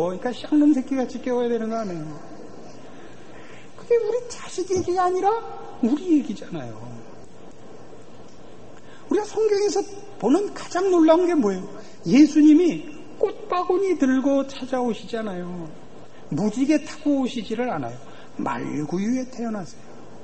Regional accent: North Korea; 저 집은 고향이 이북 사람들이구나 이건 다 알아요

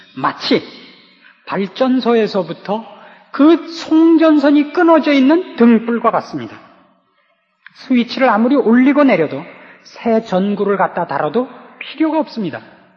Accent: South Korea; 제가 뭐 한국인이, 뭐 한국민족이니 한국교회니 이렇게 얘기를 하는 것은 제가 전 세계를 다 잘 알아서 이렇게 얘기를 하는 게 아니라 아는 게 우리나라밖에 없어서 그냥 한국이라 그러는 겁니다.

